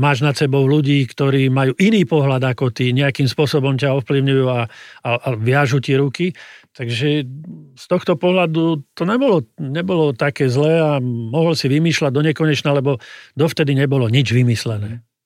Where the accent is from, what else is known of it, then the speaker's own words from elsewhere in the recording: Bratislava, Bratislava Region, Slovakia; keďže som z Bratislavy, no tak mi nadávali.